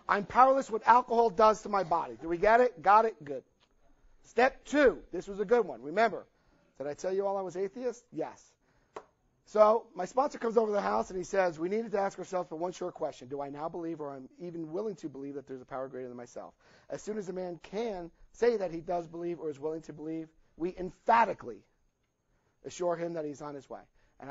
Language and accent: English; New Jersey, United States; I had a New Jersey family. Well, we called it ball breaking. I lost a lot of my accent